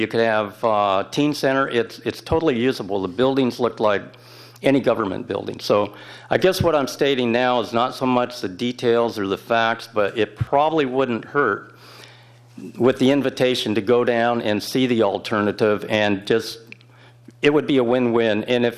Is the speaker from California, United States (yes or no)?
yes; Morro Bay, California, United States; I'm from Morro Bay, lived in Cayucas for about 35 years